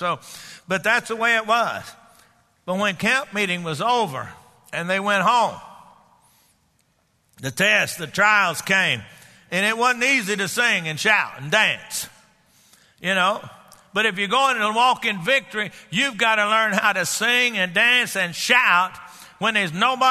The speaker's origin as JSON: {"language": "English", "region": "Texas", "country": "United States", "said": "I'm from Texas. We say I ain't down there."}